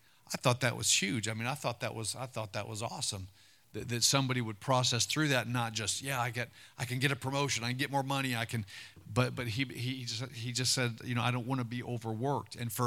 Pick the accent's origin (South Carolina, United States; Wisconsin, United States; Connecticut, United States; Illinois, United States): Wisconsin, United States; a girl that I grew up with in Wisconsin, her niece just got diagnosed with something.